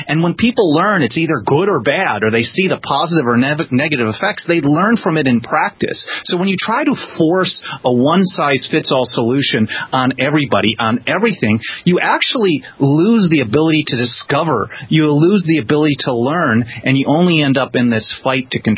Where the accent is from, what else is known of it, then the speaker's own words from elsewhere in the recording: California, United States; my home country here of California passed what was called Proposition 215, the Compassionate Use Act.